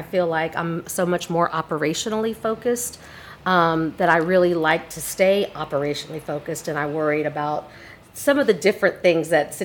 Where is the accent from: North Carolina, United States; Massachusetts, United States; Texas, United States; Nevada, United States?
Texas, United States; San Marcos; So I was born and raised in San Marcos. I'm a San Marcos native. So grew up here, went through the school system here